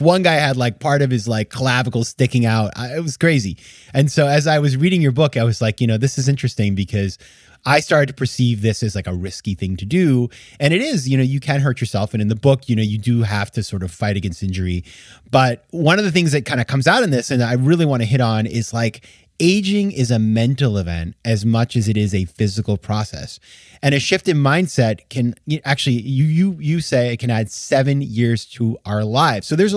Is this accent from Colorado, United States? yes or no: no; Maine, United States; I grew up skiing. I'm from Maine.